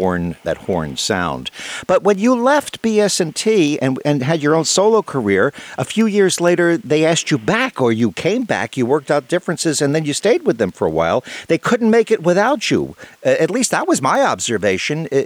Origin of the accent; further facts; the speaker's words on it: New York City, New York, United States; I was from New York, where I was a DJ